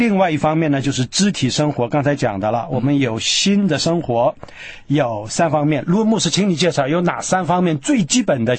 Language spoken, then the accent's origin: Chinese; China; 我们中国人唱中文诗歌，用中国的这种音乐来唱。